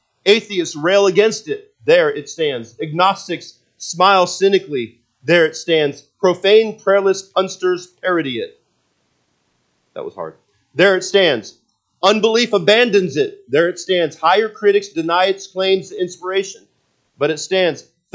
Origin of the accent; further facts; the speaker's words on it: West Coast, United States; I saw that growing up on the West Coast, the Left Coast.